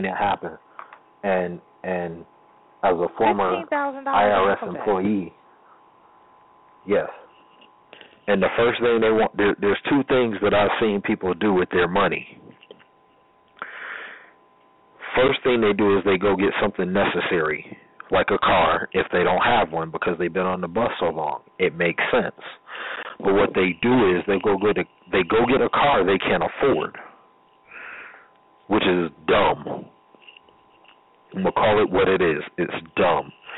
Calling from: Las Vegas, Nevada, United States; I'm in Vegas.

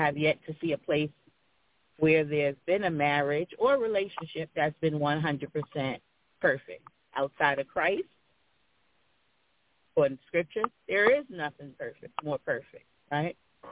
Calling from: North Carolina, United States; I'm calling from North Carolina.

